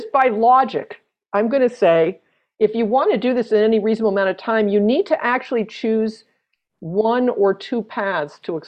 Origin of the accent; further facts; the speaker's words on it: Maine, United States; I grew up in Maine, so I can make jokes about Maine.